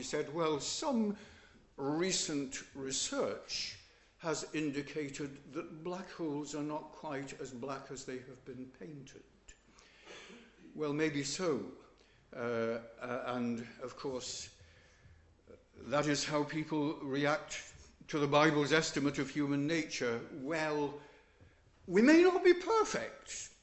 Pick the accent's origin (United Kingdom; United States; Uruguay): United Kingdom; Yorkshire and the Humber; don't know from my accent, possibly still, but you know from my mention on occasions, I am a Yorkshireman